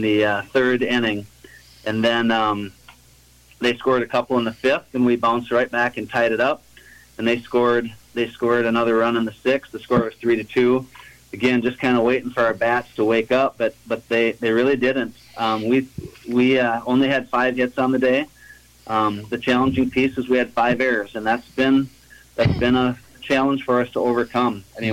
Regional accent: Minnesota, United States; I know it's my hometown where I grew up.

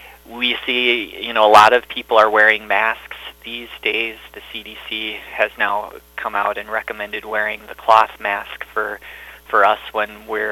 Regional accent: Omaha, Nebraska, United States; moved away as an adult; now in Montevideo, United States; Well, I grew up in Omaha, Nebraska. I went to medical school in Nebraska at the University of Nebraska, and then did my residency there as well. And then following residency, I moved to Montevideo in 2001

